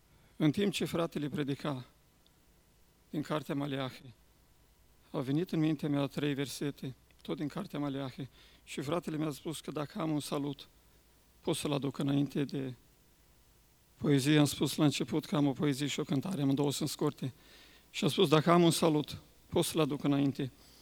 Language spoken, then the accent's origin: Romanian; Romania; Și ne-a întrebat de unde suntem. Și noi am spus, suntem români.